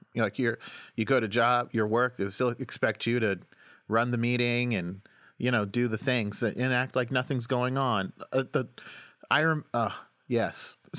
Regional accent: Oklahoma, United States; I grew up in Oklahoma, where there was a lot of violence, you know, towards like black folks and people of color and queer folks.

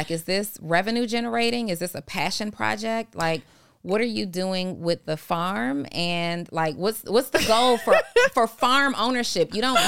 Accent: New Orleans, Louisiana, United States; I'm from New Orleans.

